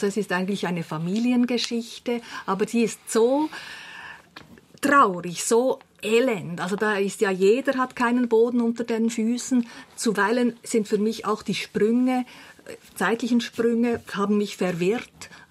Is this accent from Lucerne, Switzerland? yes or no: no; Bern, Switzerland; für mich als Bernerin, ich habe natürlich dann auch ganz viele Mundartwörter wiedergefunden, die man heute gar nicht mehr so braucht.